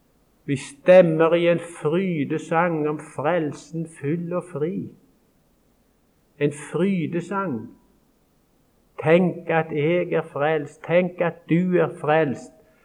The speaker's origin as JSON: {"language": "Norwegian", "town": "Karmøy", "region": "Rogaland", "country": "Norway", "tie": "born or raised there", "said": "Når jeg møter mine skolekamerater hjemme på Karmøy"}